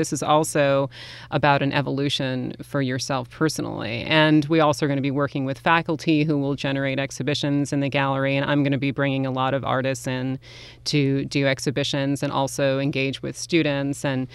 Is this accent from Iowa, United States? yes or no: no; New York City, New York, United States; I'm from New York City, so we don't leave the city unless there's a good reason.